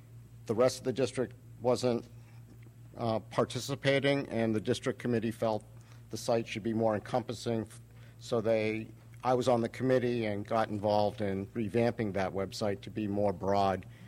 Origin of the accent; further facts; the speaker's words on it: Boston, Massachusetts, United States; from the Boston area.